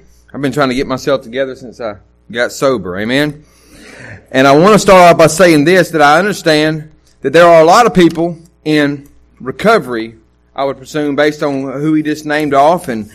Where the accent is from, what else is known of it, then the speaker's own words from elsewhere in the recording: Maryland, United States; I'm not from down here. I'm from Calvert County, about 30 minutes south of Noonan.